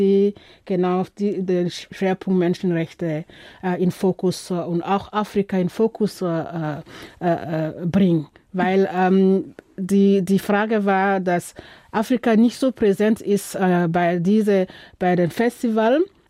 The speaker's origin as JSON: {"language": "German", "country": "Burkina Faso", "second_language": "German", "said": "Ich komme aus Burkina Faso, wo das einzige und größte Festival, panafrikanische Festival, zu Hause ist."}